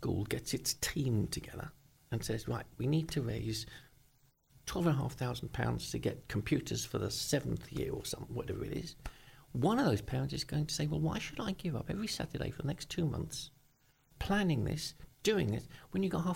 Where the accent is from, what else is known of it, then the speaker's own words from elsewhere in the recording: Brentwood, East of England, United Kingdom; Where are you from? Brentwood. Oh, yes, North London. We'll come and see you. No, Brentwood. Essex. Essex.